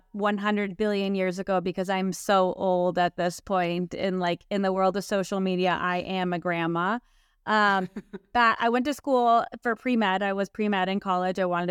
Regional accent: Arizona, United States; She's from Texas, I'm from Arizona. We like flavor, we like salsa, we like avocados, like Tex-Mex is our love language.

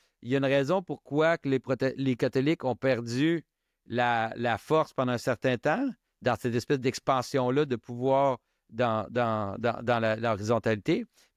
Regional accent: United States; dans les églises que j'ai grandi aux États-Unis, dans les églises baptistes

